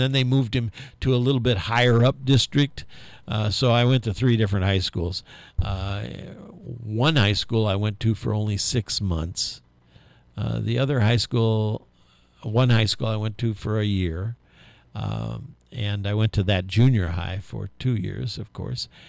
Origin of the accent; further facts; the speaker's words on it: South Bend, Indiana, United States; I was raised in South Bend, Indiana, as a young person. I went to three different high schools, not because I was stupid.